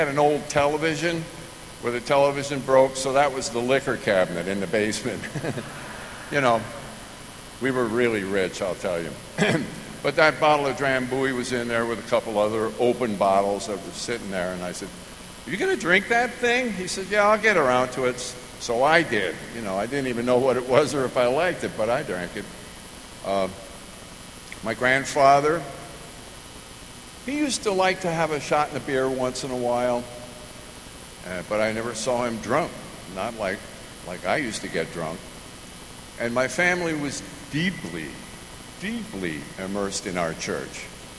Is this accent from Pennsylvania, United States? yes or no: yes; Pennsylvania, United States; I'm a kid from Eastern Pennsylvania, not too far from here, between Allentown and Stroudsburg, but call it Poconos, you know.